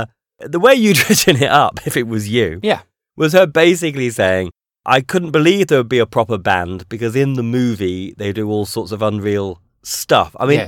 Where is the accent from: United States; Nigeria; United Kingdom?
United Kingdom; North West England; Well, I'm not from Widnes, but I'm from near Widnes.